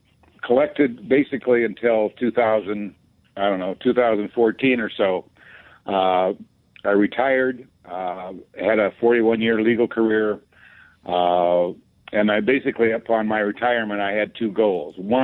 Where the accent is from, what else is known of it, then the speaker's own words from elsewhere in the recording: South Dakota, United States; I grew up in South Dakota, so, we were in the wasteland, so to speak